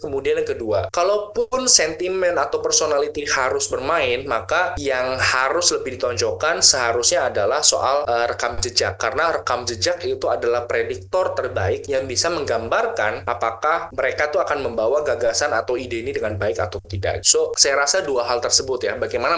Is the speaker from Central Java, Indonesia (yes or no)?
yes; Tegal, Central Java, Indonesia; kampung saya di Tegal.